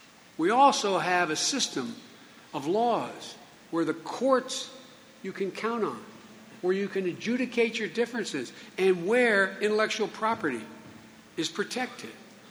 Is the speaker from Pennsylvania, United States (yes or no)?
yes; Scranton, Pennsylvania, United States; also born or lived in Claymont; a little steel town I moved to from Scranton, Pennsylvania, called Claymont.